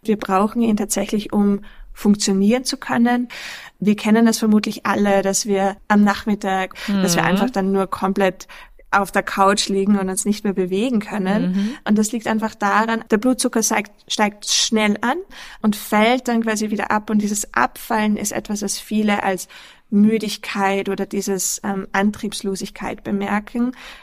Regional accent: Austria; accent: Austrian; weil ich in Österreich, auch unschwer wahrscheinlich an meinem Dialekt zu erkennen, Ernährungswissenschaften studiert habe

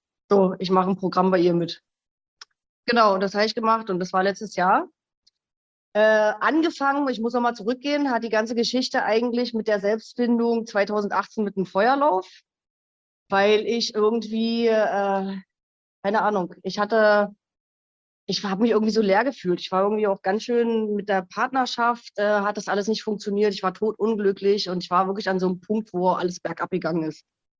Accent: Berlin, Germany; now in Switzerland; 42 Jahre alt. Ich wohne in der Schweiz, ursprünglich aus Berlin

